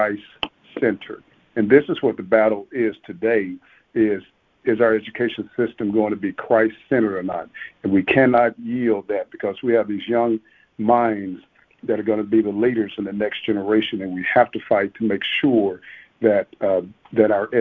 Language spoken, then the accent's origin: English; Arkansas, United States; And one noted Arkansan, since I'm from Arkansas here, I'll use an Arkansan